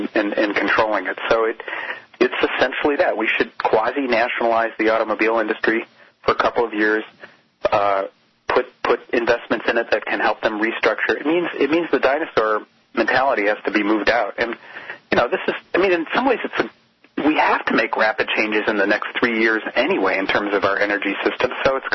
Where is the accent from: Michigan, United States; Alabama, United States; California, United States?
Michigan, United States; Detroit; Yeah, I mean, I grew up in Detroit. One of my first jobs was as a UAW worker